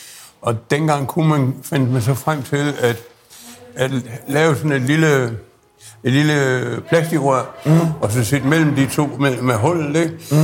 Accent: Aarhus, Central Denmark Region, Denmark; born there; Jeg er født i Aarhus. Mærkeligt nok nede på en gade, der hedder Spanien.

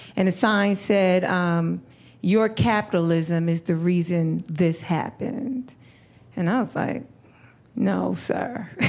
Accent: New York, United States; now in Los Angeles, United States; like I grew up in New York, I live in LA.

